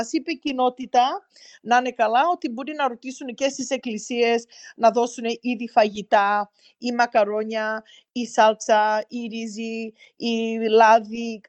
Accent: Greece; now in Melbourne, Australia; Εγώ σαν Ελληνίδα εδώ πέρα που είμαστε, ρωτήσαμε στη Μελβούνη πώς μπορεί ο Έλληνας μαζί και εκεί κάτι άλλο να κάνουμε

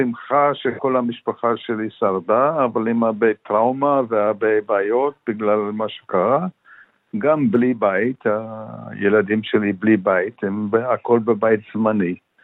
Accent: Namibia; now in Kfar Aza, Israel; אני נולדתי בנמיביה, משפחה יהודים שעזבו את גרמניה ברגע האחרון בהתחלת השואה, והתיישבו בנמיביה, ושם נולדתי והתחנכתי, ועליתי

